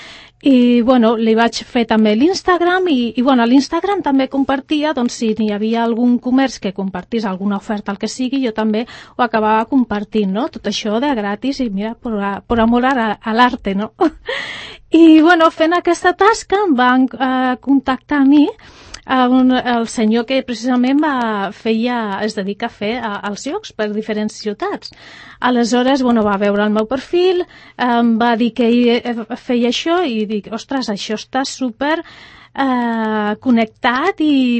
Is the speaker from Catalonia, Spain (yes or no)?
yes; Barcelona, Catalonia, Spain; born there; now in Sant Cugat del Vallès, Spain; jo soc nascuda a Barcelona i fa més de 20 anys que visc aquí a Sant Cugat.